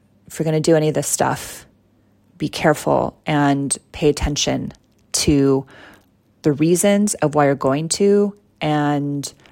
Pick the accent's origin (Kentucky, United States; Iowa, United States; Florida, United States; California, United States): California, United States; Mount Shasta; just outside my hometown of Mount Shasta